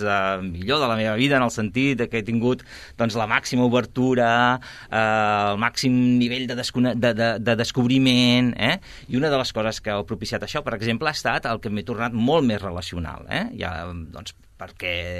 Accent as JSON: {"language": "Catalan", "town": "Sant Quirze del Vallès", "region": "Catalonia", "country": "Spain", "tie": "born or raised there", "also_born_or_lived": "Sabadell", "said": "jo vivia a Poble Sec, a un barri de Sant Quirze, que es diu Poble Sec, després vaig viure més cap al centre de Sant Quirze, però estudiava a Sabadell. Per tant, la meva infantesa passa a Sant Quirze i a Sabadell."}